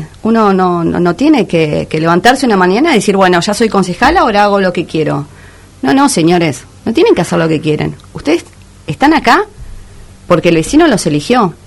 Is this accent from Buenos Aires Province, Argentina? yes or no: yes; Pinamar, Buenos Aires Province, Argentina; Y yo soy una vecinalista, soy de Pinamar.